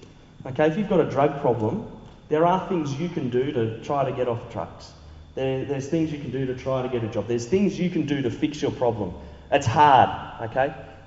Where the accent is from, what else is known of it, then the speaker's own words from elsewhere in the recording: Wyoming, United States; That's the best I got. I grew up in Wyoming.